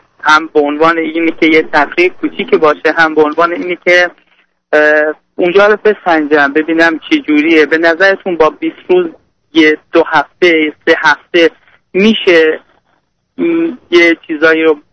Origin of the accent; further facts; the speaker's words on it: Iran; moved away as an adult; now in United States; من با خانومم 7 سال پیش از ایران به طریق رفیوجی مهاجرت کردیم به آمریکا. تقریبا 5-6 ماه اتریش بودیم، بعد اومدیم آمریکا.